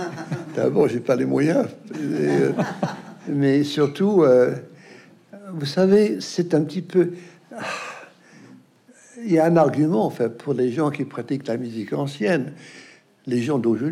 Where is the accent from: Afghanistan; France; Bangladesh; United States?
United States; Enfin, moi, je suis un Américain.